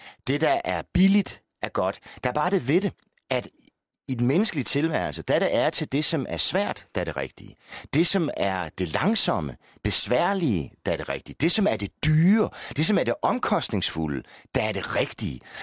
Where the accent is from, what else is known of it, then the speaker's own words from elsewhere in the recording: Zealand, Denmark; Fordi jeg er fra Falster, ikke?